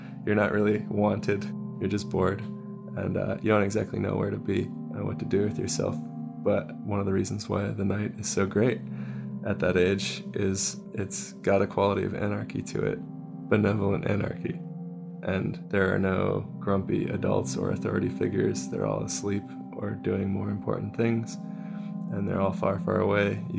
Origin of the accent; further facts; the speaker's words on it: California, United States; I grew up in the Bay Area of California. I'm a designer slash artist, and I'm 25.